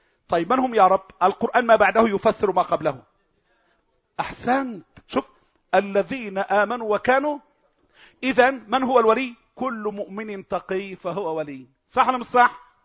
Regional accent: Egypt; فالناس النصابة دي عندنا في مصر، يعني مثلا خليني في مصر

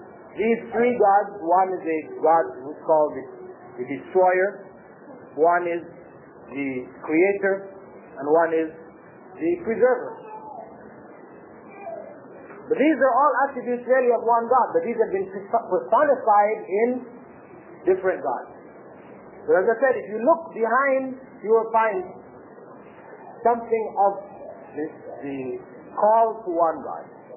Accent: Toronto, Ontario, Canada; I grew up in Toronto.

